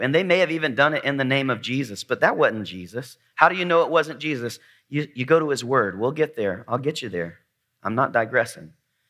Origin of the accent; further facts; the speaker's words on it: Wauchula, Florida, United States; also born or lived in Gainesville; I'm an old Florida boy. I'm from South Florida. I was born in Gainesville, right across from Gator Stadium. I grew up in a little town called Wauchula, Florida.